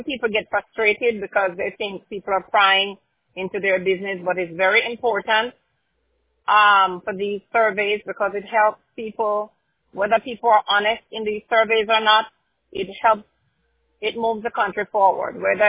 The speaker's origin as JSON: {"language": "English", "country": "Jamaica", "lives_now": "United States", "said": "I'm a Jamaican. I am brown. I'm not black. Black is like the color of a car. I am brown. I am Afro-Caribbean. I'm from African descent. I'm from Jamaica."}